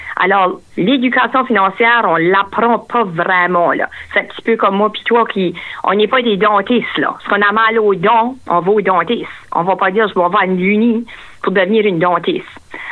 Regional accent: Bouctouche, New Brunswick, Canada; Je suis propriétaire d'un centre d'éducation financière dans la région sud-est, à Bouctouche. Je suis originaire de Bouctouche.

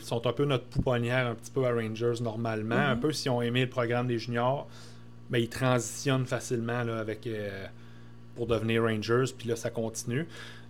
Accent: Quebec, Canada; Je viens du Bas-Saint-Laurent, j'ai toujours été dans le bois, j'aime la chasse, la pêche.

